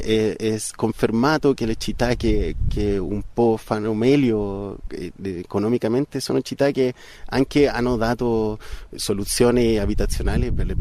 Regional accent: Chile; Italian is a second language; io vengo dal Cile, allora la povertà urbana è qualcosa alla che io sono stato già esposto

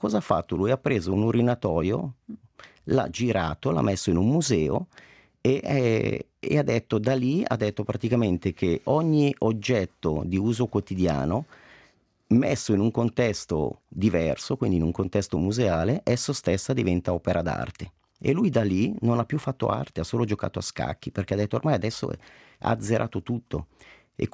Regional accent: Locarno, Ticino, Switzerland; Io sono nato e cresciuto a Locarno, dove mi ricordo nel carnevale c'era il Palo della Cuccagna

